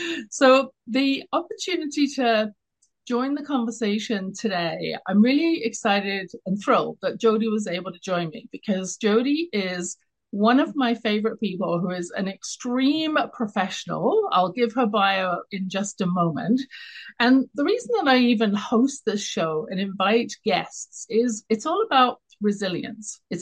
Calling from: Calgary, Alberta, Canada; I'm dialing in from Calgary, Alberta in Canada

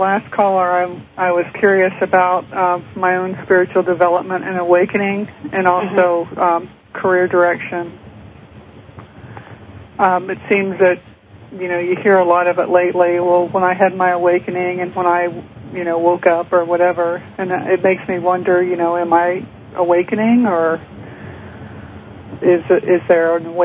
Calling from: Maryland, United States; I'm calling from Maryland.

